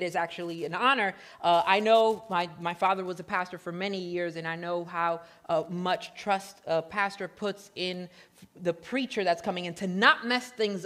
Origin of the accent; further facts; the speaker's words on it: Puerto Rico; I'm originally from Puerto Rico